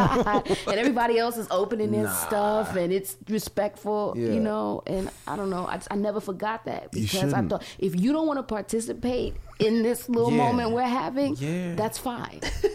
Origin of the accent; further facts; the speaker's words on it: New York, United States; I grew up in an apartment too. I grew up in New York